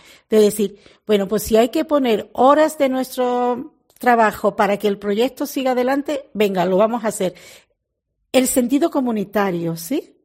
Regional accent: Spain; encontrar con parte de España que no conocía, aunque soy española, ¿verdad?

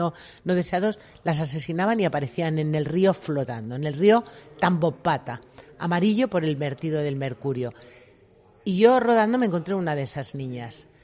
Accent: Toledo, Castilla-La Mancha, Spain; now in Madrid, Spain; como mujer toledana que vive en Madrid

